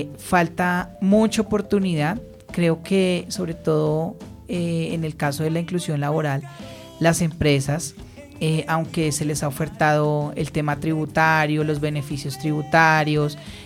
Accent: Colombia; la mayoría de nuestros migrantes sí están ubicados y nosotros como colombianos no.

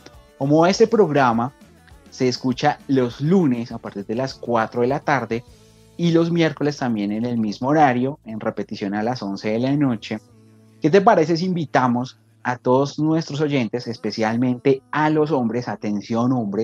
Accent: Colombia; uno de los que más nos representa a nosotros como colombianos a nivel mundial

